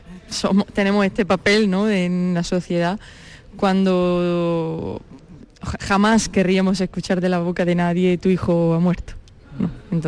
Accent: Jaén, Andalusia, Spain; los que somos de Jaén nos duele mucho no poder cantar en nuestra tierra.

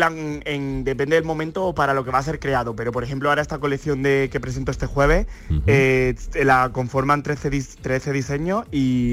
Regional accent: Córdoba, Andalusia, Spain; yo como diseñador cordobés

